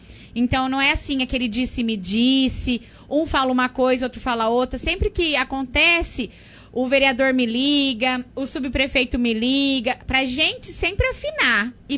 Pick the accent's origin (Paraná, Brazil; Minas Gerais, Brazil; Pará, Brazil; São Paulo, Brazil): São Paulo, Brazil; Pirangi; Não, eu sou de Pirangi.